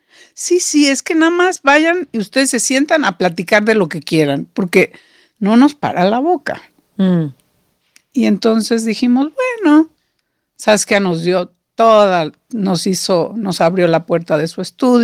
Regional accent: Monterrey, Nuevo León, Mexico; now in Mexico City, Mexico; yo vengo de Monterrey, de un grupo social de este tamañito, ¿ok? Donde todo era comentario, una anécdota.

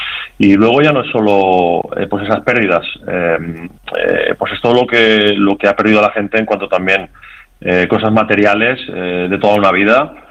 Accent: Valencian Community, Spain; ha sido un año difícil para mi pueblo y otros muchos pueblos de Valencia

